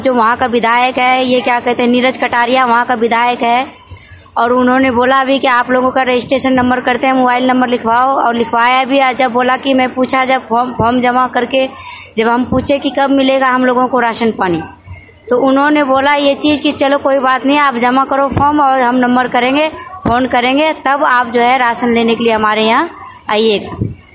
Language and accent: Hindi; Bihar, India; moved away; मेरा पूरा फैमिली का आधार कार्ड जो है बिहार का है, मैं बिहार की रहने वाली हूँ, काफ़ी दिन से यहाँ रह रही हूँ।